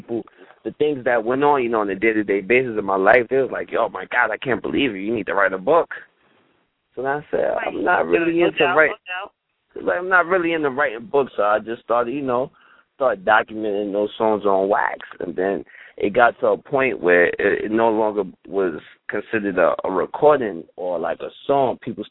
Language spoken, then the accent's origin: English; Brooklyn, New York, United States; I grew up in Brooklyn, of course. I was influenced by, like, a lot of the local talent, the major talent.